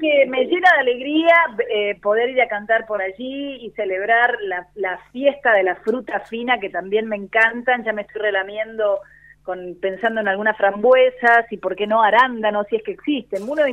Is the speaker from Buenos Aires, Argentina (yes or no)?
no; Curuzú-Cuatiá, Corrientes, Argentina; born there; nací en Curuzú-Cuatiá, pero nunca estuve en Curuzú-Cuatiá.